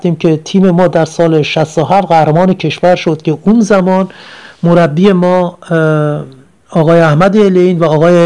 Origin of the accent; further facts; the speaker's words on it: Tehran, Tehran Province, Iran; در سال 1344 در نازی‌آباد تهران به دنیا آمدم